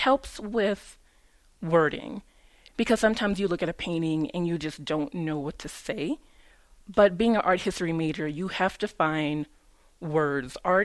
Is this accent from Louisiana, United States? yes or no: yes; New Orleans, Louisiana, United States; now in Santa Fe, United States; I am from New Orleans.